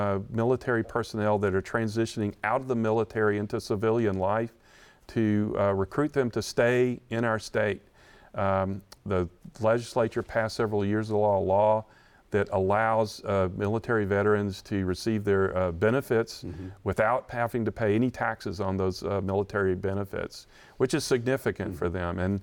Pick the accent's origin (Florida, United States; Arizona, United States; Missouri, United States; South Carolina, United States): South Carolina, United States; Yeah, well, Chris, I grew up in South Carolina in the 60s and 70s, and we really watched our textile industry, which was the basis of our economy, sure.